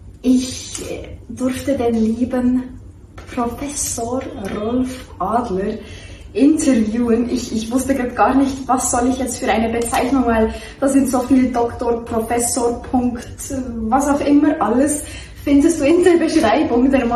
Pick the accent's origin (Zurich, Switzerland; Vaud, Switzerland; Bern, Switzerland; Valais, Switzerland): Bern, Switzerland; wo ich einfach auch Schweizerdeutsch rede, weil ich bin Bernerin und das ist doch einfach eine schöne Sprache, oder?